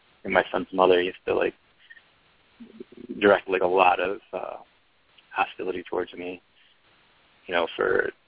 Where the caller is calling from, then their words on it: Michigan, United States; from Michigan.